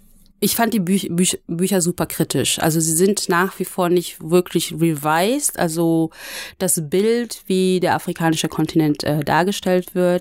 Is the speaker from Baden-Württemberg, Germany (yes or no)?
no; Wanne-Eickel, North Rhine-Westphalia, Germany; Ich komme zum Beispiel aus Wanne-Eickel.